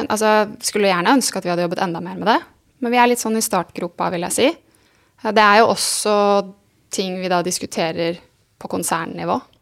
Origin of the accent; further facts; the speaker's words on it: Oslo, Norway; Jeg født og oppvokst I Oslo.